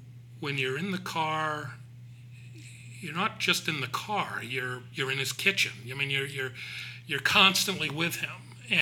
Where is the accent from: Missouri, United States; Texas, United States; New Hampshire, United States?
New Hampshire, United States; including back in my home state of New Hampshire